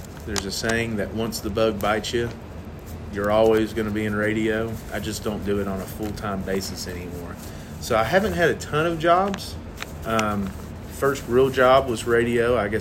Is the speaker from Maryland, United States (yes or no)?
no; Kingsport, Tennessee, United States; My hometown is not in Monterey. I was born and raised in Upper East Tennessee in a town called Kingsport.